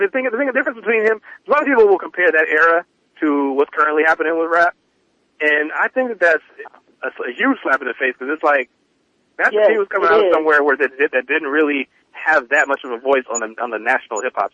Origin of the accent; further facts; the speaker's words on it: California, United States; I'm from the Bay, so, like, I feel like.